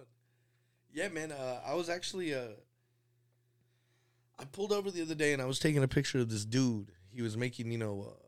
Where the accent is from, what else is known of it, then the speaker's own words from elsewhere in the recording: United States; No, bro, I'm from the Northwest. Okay, I went to Taft, bro, back in the day. Okay. Like, I grew up on the, like, further far west.